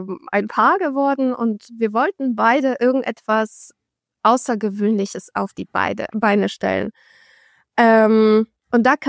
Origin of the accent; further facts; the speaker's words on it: Poznań, Greater Poland, Poland; German is a second language; Ich komme aus Posen, das ist in Großpolen.